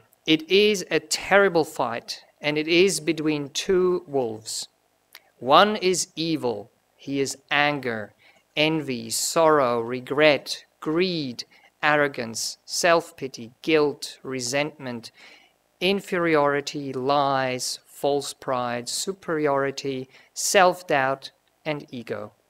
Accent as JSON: {"language": "English", "country": "Switzerland", "first_language": "German", "second_language": "English", "said": "I'm from Switzerland, and the official language in Switzerland, well, we have four, but one of them is German."}